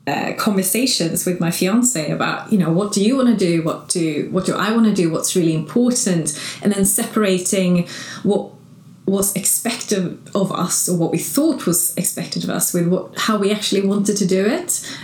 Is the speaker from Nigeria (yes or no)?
no; Sweden; I'm from Sweden, so I've got my Swedish lot